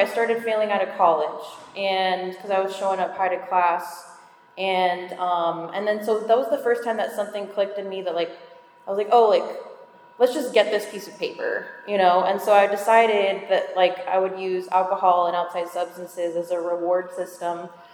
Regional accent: Miami, Florida, United States; All right, also talking about where I came from. So I'm from Miami.

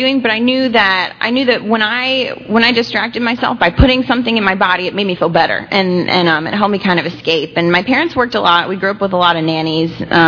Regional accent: New York, United States; I grew up in New York, and I hear people say this a lot, that they just felt really weird growing up.

